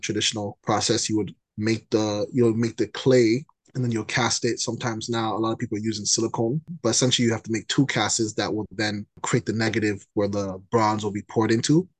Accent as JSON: {"language": "English", "country": "Canada"}